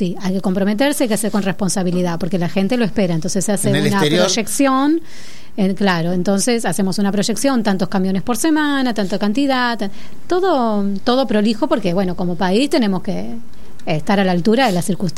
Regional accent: Argentina; Pero sí lo utilizó la idiosincrasia de la gente, de nosotros como argentinos

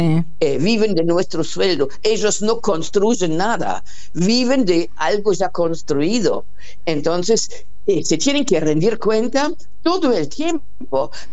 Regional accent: Argentina; now in Germany; No es como el argentino, que ya estamos acostumbrados, pero para el alemán es horrible

